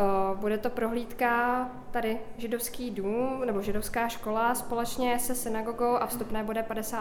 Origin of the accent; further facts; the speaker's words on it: Hradec Králové Region, Czechia; a jsem tady kousek od Jičína, bydlím ve Březině